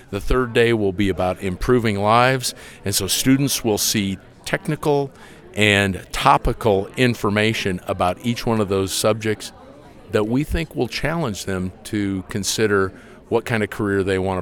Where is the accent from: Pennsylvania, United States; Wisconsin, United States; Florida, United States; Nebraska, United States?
Nebraska, United States; Meade; Sure. I grew up in Meade, Nebraska, and I was a member of the Meade FFA chapter.